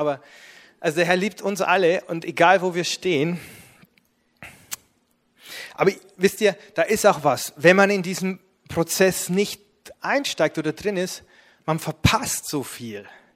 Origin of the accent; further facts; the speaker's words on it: Bavaria, Germany; ich komme ja aus Bayern und im Bayerischen Wald ist halt im Winter, früher zumindest, war Schnee und da sind wir Ski gefahren, Alpinski fahren.